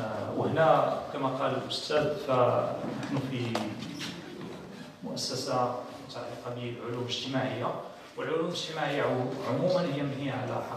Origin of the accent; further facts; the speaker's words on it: Morocco; مثلا نحن كمغاربه نستهلك ونستورد الثقافه